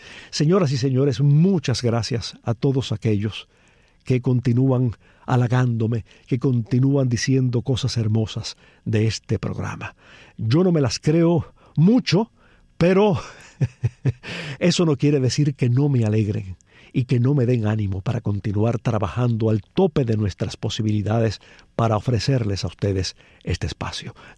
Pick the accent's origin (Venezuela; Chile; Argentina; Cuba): Cuba; Baracoa, Guantánamo; now in Moa, Cuba; en la parte oriental de la isla, específicamente en Moa, provincia de Holguín, aunque soy oriundo de Baracoa, la llamada ciudad primada de Cuba, un lugar muy poco conocido incluso para muchos cubanos.